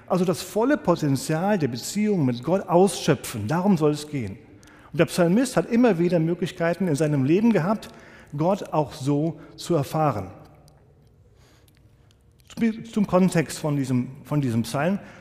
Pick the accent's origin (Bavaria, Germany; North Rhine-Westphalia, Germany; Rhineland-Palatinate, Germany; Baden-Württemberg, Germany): Bavaria, Germany; Aschaffenburg; ich komme aus Aschaffenburg, bin einer der Pastoren in Niedernberg